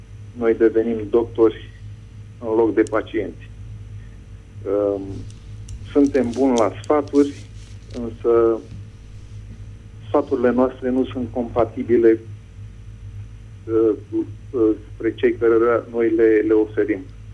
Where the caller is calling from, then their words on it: France; vă sunt din Franța.